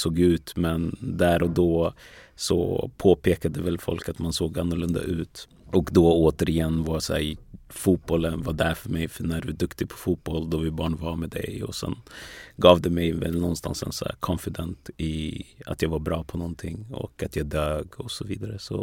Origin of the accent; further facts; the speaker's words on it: Västerås, Västmanland County, Sweden; Faktiskt inte. Jag är uppvuxen i Västerås från början.